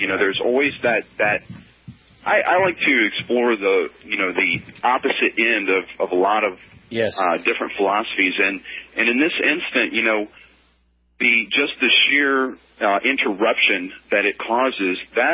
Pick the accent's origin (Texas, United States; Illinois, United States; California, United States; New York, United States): Texas, United States; Even, you know, my family, we're from Central Texas, and we're very conservative.